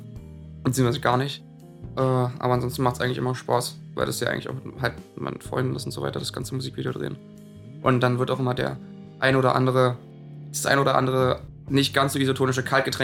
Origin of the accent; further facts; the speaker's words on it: Potsdam, Brandenburg, Germany; 21 Jahre alt und ich komme aus Potsdam.